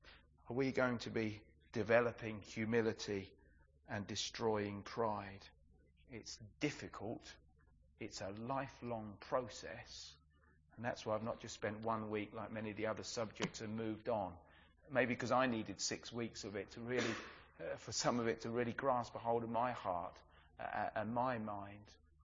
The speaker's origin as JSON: {"language": "English", "region": "England", "country": "United Kingdom", "said": "That would just be too much for us as English people. We're not too in tune with our emotions"}